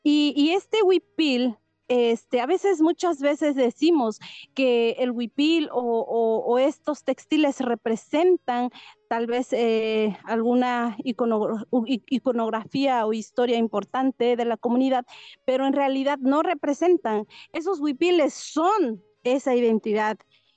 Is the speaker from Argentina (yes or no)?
no; Xochistlahuaca, Guerrero, Mexico; yo soy de Xochislahuaca, que se ubica en la parte Costa Chica del estado de Guerrero, en el país México.